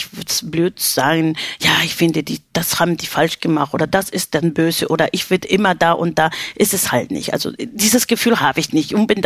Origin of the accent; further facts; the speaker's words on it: Lima, Peru; Ich komme aus Lima